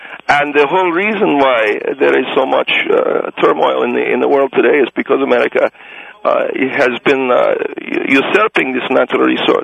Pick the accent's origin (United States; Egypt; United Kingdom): Egypt; I come from Egypt.